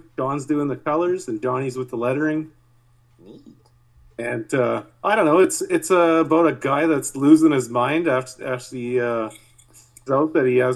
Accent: Regina, Saskatchewan, Canada; Yeah, I'm from Regina, Saskatchewan.

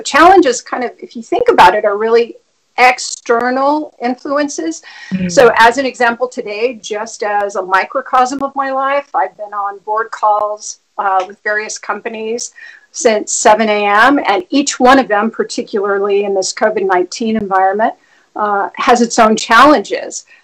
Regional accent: El Paso, Texas, United States; And born and raised in El Paso, Texas, so in a border town, I think that really helped to shape me

